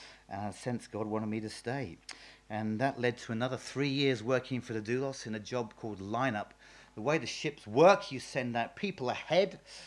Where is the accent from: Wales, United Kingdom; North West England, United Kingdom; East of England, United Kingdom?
East of England, United Kingdom; accent: rural Suffolk; Most people think I sound Australian or South African. Is that right? Sorry about that. I'm from Suffolk. We have a bit of a rural accent. I think that's where it comes from.